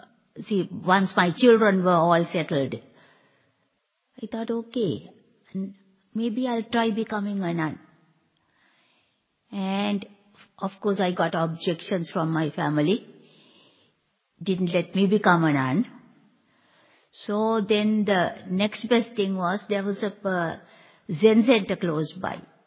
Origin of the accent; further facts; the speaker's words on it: Sri Lanka; I'm originally from Sri Lanka. And other than the fact that I was born a Buddhist, I was not a practicing Buddhist.